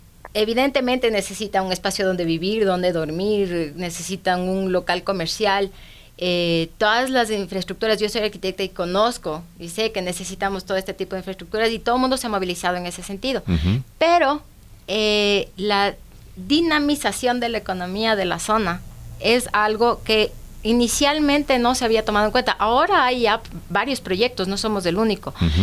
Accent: Quito, Pichincha, Ecuador; Yo soy quiteña

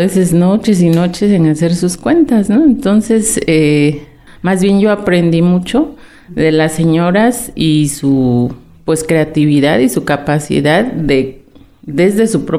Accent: Oaxaca, Mexico; Soy una mujer oaxaqueña.

